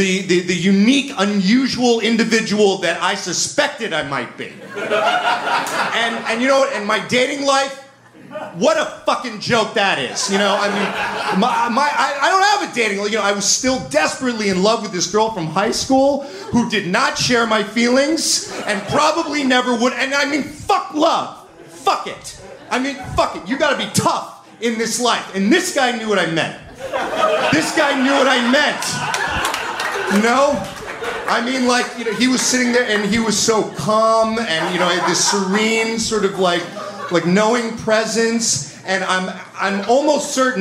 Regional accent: New York, United States; sense of ennui growing up in Westchester County, and, you know, and then getting sent away to a boarding school in Connecticut before I was really ready to leave home

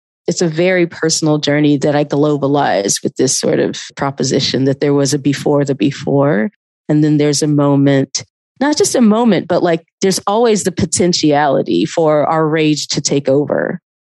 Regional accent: Athens, Georgia, United States; also born or lived in Atlanta; like I was living in Atlanta, but I grew up in Athens.

